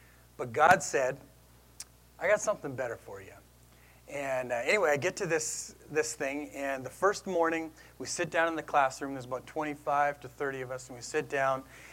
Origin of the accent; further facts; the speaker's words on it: Saskatchewan, Canada; I said, oh, I'm a Canadian. More specifically, I'm a prairie boy. More specifically than that, I'm a Saskatchewan native. I'm a small town boy